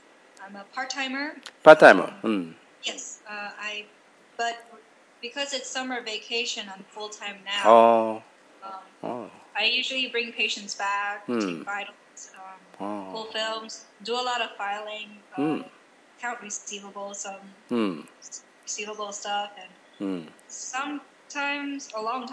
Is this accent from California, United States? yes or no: yes; Los Angeles, California, United States; born there; I was born in Los Angeles.